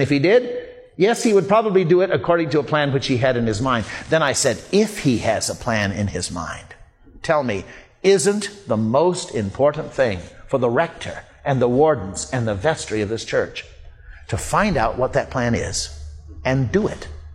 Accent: United States; I'm an American, if you haven't guessed. And as an American, I believe in democracy of a sort.

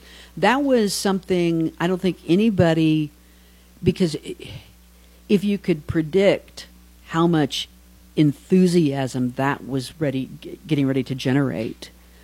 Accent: United States; being an American means to me.

